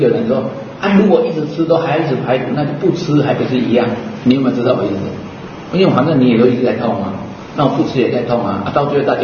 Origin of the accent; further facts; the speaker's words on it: Taiwan; 我们台湾话硬凹的